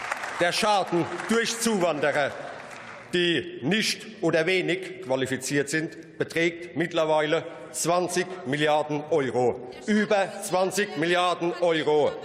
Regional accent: Rhineland-Palatinate, Germany; von hier aus noch ein Gruß in meine Heimat nach Rheinland-Pfalz

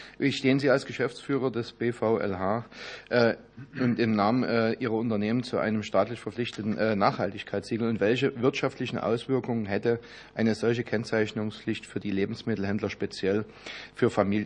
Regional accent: Saxony, Germany; gerade weil ich auch die Branche aus der Sächsischen Schweiz kenne, wo ich herkomme

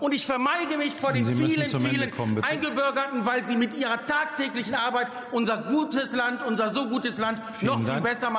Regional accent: Wuppertal, North Rhine-Westphalia, Germany; meine Heimatstadt Wuppertal

